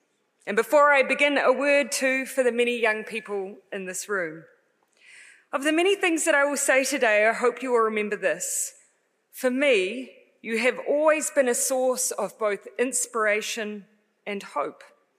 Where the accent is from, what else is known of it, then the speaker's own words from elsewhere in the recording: New Zealand; I begin by greeting you in the same way I would if I were in my home country of Aotearoa, New Zealand